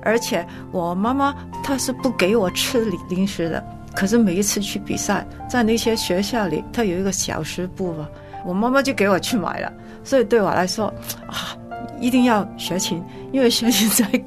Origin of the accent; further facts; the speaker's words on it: Hong Kong; 那我小时候在香港学钢琴的人也不多